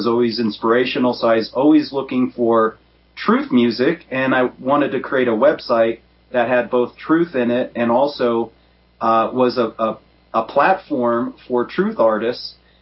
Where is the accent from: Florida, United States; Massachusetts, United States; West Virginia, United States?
Florida, United States; Yeah, like I'm from Florida